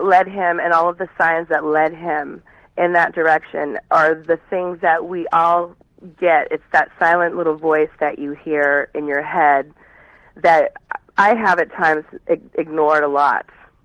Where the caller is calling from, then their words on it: Cayucos, California, United States; Well, I'm calling from Cayucas, California. I live on the Central Coast, not too far from you.